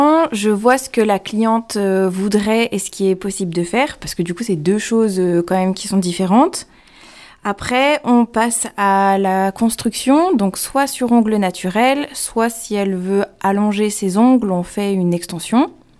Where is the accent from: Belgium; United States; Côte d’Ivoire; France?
France; Aubenas, Auvergne-Rhône-Alpes; Je suis originaire d'Aubenas en Ardèche.